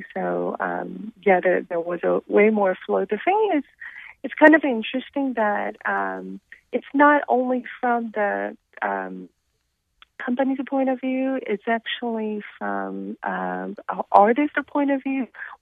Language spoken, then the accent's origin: English; South Korea; I'm originally from Korea